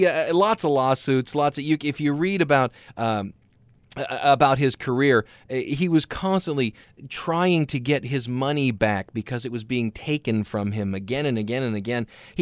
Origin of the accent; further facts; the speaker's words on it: Scotland, United Kingdom; I'm actually Scotch-Irish. I'm actually from Scotland.